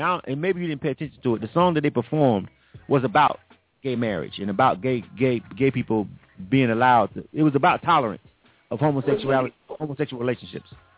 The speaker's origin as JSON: {"language": "English", "town": "Panama City", "region": "Florida", "country": "United States", "tie": "born or raised there", "said": "one of my friends from my hometown, Panama City, Florida. That's where I'm from, and Panama City, Florida. The state of it's just not an openly gay place."}